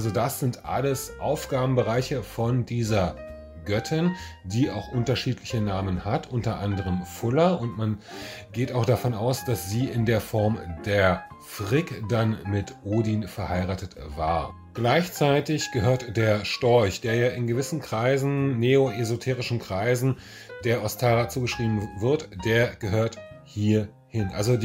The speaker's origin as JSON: {"language": "German", "region": "Berlin", "country": "Germany", "said": "Ich komme aus Berlin."}